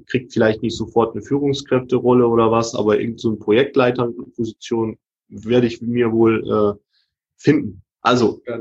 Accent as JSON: {"language": "German", "region": "Hamburg", "country": "Germany", "said": "ich komme ja aus Hamburg"}